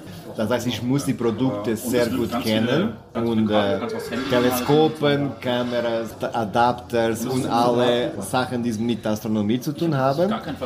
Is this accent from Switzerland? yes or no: no; Portugal; German is a second language; ich komme aus Portugal.